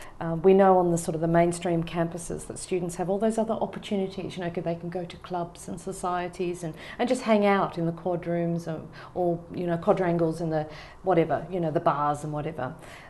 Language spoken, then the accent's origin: English; Melbourne, Victoria, Australia; now in United Kingdom; Well, I'm from Australia, and it's really a bit hard for me to say whereabouts in Australia I'm from because I've moved around a bit, but I would say probably Melbourne's my hometown. And I came to the UK primarily for this job.